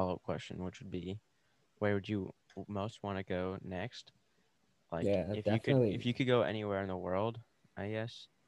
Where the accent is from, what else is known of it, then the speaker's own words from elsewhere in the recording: Scotland, United Kingdom; Because I'm Scottish and they have a lot of nice places to camp along the coast.